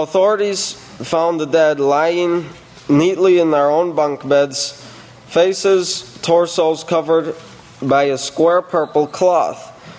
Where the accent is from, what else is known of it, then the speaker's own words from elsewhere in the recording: Texas, United States; You know, and these people were from Texas also. So when people from the house of Yahweh look at us as us being from Texas, they're like, does anything great come from Texas?